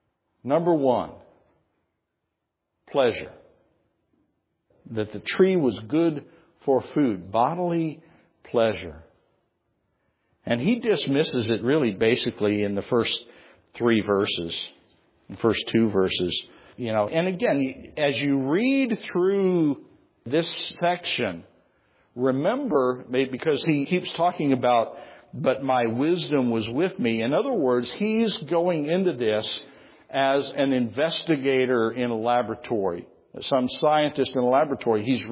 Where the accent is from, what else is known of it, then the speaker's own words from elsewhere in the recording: New Mexico, United States; But I grew up in New Mexico. We don't have a football tradition at all.